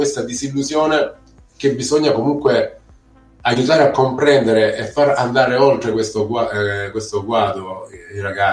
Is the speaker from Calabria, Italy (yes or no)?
no; Apulia, Italy; Io da Salentino mi viene facile guardare il mare, da persona del sud mi viene facile pensare al mare